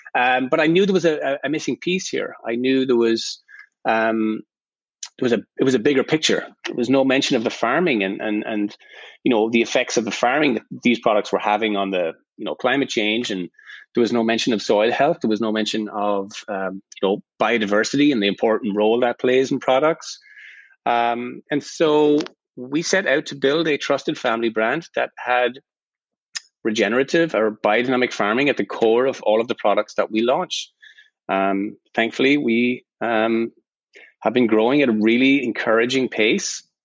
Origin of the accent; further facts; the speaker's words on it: Ireland; I was raised in Ireland